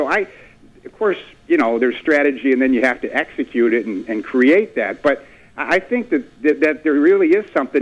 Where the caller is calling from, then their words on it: Minneapolis, Minnesota, United States; Minneapolis.